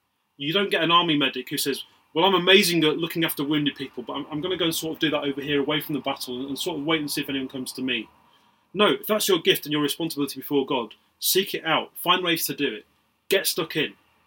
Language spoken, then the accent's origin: English; United Kingdom; we're all British and polite